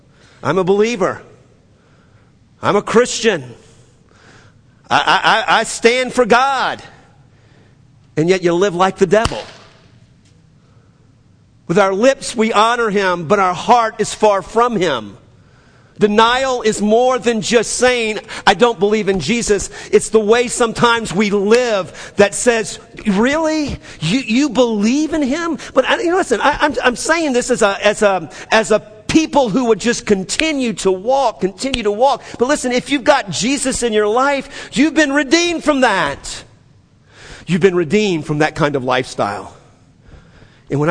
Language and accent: English; Metairie, Louisiana, United States; accent: New Orleans; So I'm from Metairie.